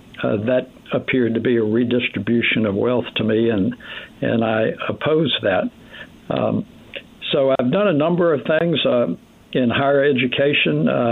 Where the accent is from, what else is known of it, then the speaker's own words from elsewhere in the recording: James City County, Virginia, United States; I grew up in James City County.